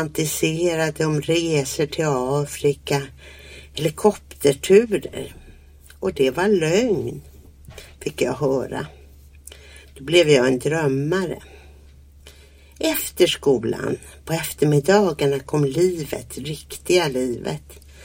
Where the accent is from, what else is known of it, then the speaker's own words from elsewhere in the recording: Stockholm, Stockholm County, Sweden; born there; Jag föddes i Blackeberg i Stockholm